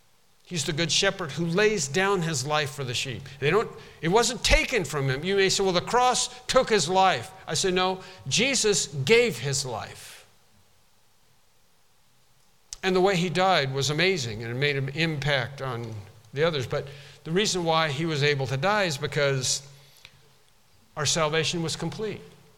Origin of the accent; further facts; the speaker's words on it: the South, United States; we're from the South, so we said, Daddy.